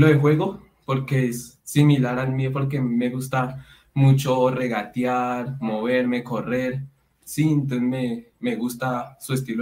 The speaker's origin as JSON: {"language": "Spanish", "town": "Bogotá", "region": "Bogotá Capital District", "country": "Colombia", "said": "Soy de Bogotá, Colombia. Tengo 14 años."}